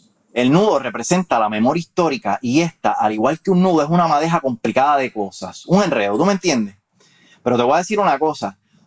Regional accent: New York, United States; now in Puerto Rico; al llegar a vivir acá me di cuenta que no soy puertorriqueño de la isla, sino de Nueva York.

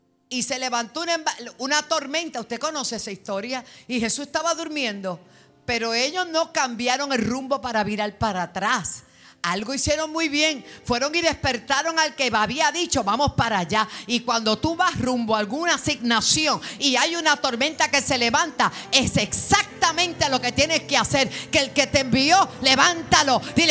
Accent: Bayamón, Puerto Rico; also born or lived in New York; de la calle 13 de Bayamón Garden, donde me crié. Vine grandecita de Nueva York, pero me crié allí.

